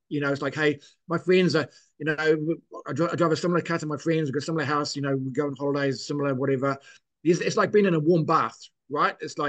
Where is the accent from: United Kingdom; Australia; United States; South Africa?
United Kingdom; England; now in New Zealand; We came to New Zealand from England in 1972 on a boat.